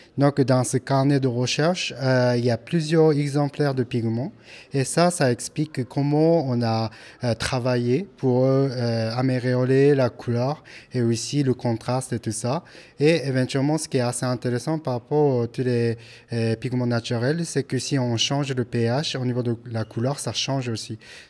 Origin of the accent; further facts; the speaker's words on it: Japan; je viens du Japon.